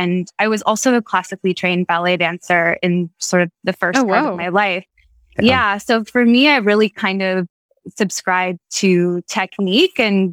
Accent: California, United States; now in New York City, United States; I'm originally from California.

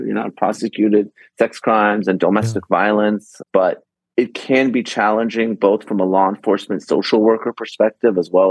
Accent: California, United States; I mean, again, here in my home state of California, they've done documentaries on this

